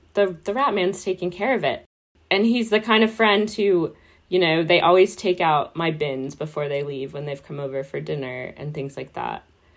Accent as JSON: {"language": "English", "region": "Texas", "country": "United States", "said": "Yeah, so I'm originally from Texas, and I like to tell people I ended up in Oxford by delusion."}